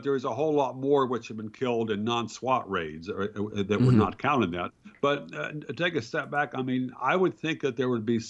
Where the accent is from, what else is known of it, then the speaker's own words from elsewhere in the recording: Virginia, United States; That was my home state.